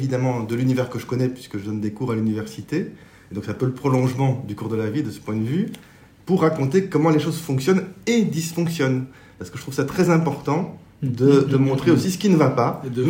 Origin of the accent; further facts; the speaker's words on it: Belgium; c'est difficile de parler de soi-même en tant que Belge, mais je me sens profondément Belge